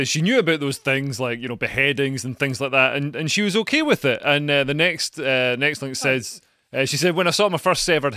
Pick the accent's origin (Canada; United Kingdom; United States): United Kingdom; So I think I'm just British.